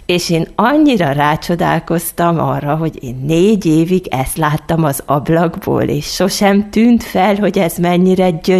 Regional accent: Harghita, Romania; now in Hungary; az, aki ma vagyok, az egyrészt köthető Csíkba, hiszen azért csak ugye, Csíkba nőttem fel, és azért az ottani hegyek és a hidegtelek is edzik az embert

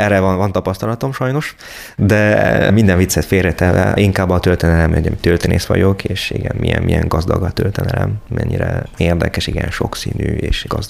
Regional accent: southern France, France; Hungarian is a second language; Tehát ugye mi Dél-Franciaországból jövünk, ugye van az a mediterrán temperamentum, ami eléggé különbözik a magyar mentalitástól

